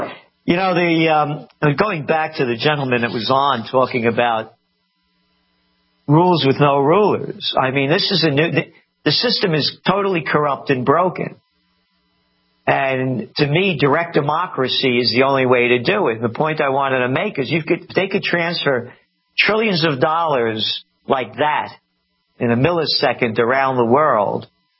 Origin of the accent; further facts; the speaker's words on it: United States; I am an American. I'm born to be free.